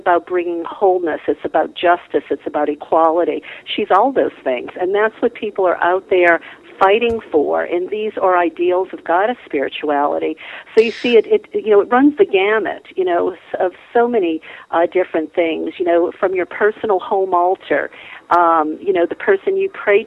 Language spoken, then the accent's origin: English; New Orleans, Louisiana, United States; now in California, United States; I grew up in New Orleans, and that was the Bible Belt.